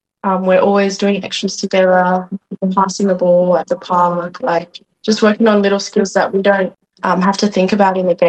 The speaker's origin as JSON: {"language": "English", "town": "Penrith", "region": "New South Wales", "country": "Australia", "tie": "born there", "said": "And I was born in Penrith, in a community hospital to be specific, here in Australia."}